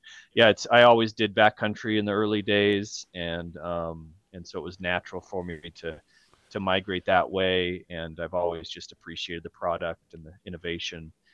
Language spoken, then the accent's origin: English; Provo, Utah, United States; I was raised here in Utah, down in the valley, in the Provo-Orem area, actually.